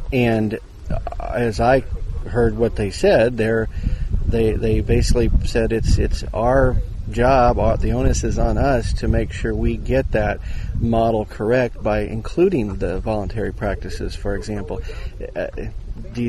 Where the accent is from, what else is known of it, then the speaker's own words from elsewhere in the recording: Missouri, United States; there's a lot of us not from this area, like I'm from the Midwest, Missouri in particular